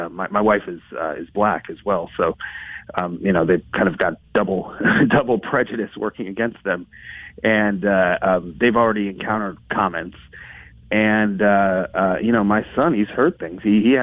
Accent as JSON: {"language": "English", "town": "Dearborn", "region": "Michigan", "country": "United States", "tie": "born or raised there", "said": "You know, I grew up in Dearborn. I now live a bit outside of that community"}